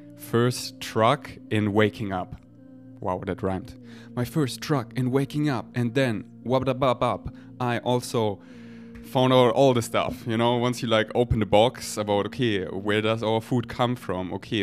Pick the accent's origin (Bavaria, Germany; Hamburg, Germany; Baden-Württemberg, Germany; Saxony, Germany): Bavaria, Germany; Munich; Okay, so I grew up in Munich